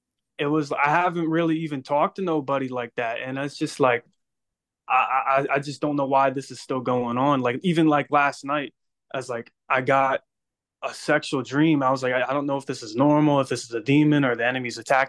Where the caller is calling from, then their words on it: Pennsylvania, United States; I'm calling in from Pennsylvania.